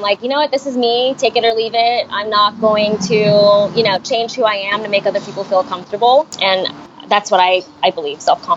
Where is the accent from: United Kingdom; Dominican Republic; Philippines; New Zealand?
Philippines; I am Filipino. My parents both have Spanish in their blood.